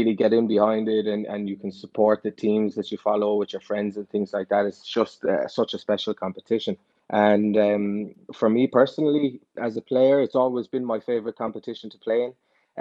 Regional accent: Munster, Ireland; And growing up in Munster, you know how electric the crowds get for those European games.

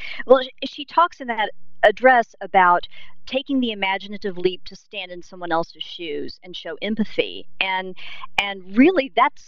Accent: Tulsa, Oklahoma, United States; which is set in my hometown of Tulsa

